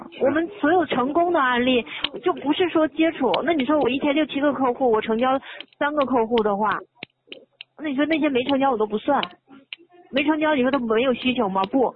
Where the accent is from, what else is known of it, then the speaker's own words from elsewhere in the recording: Harbin, Heilongjiang, China; also born or lived in Beijing; now in Guangzhou, China; 我家是东北哈尔滨的。